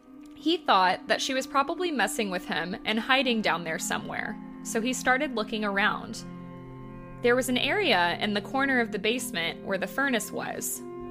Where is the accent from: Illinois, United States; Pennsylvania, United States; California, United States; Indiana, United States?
Indiana, United States; Terre Haute; I grew up in Terre Haute, Indiana, in a haunted house.